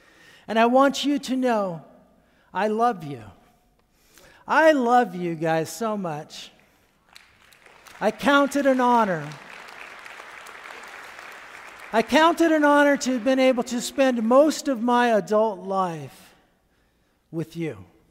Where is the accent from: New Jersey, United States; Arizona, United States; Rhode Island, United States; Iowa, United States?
Arizona, United States; Chandler; told him about we're from Chandler and love to get together with you.